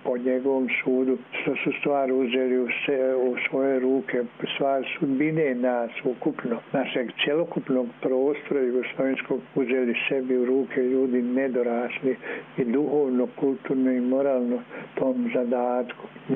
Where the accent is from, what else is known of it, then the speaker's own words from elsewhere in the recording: Banja Luka, Republika Srpska, Bosnia & Herzegovina; I kao Banjalučani dobro se poznajemo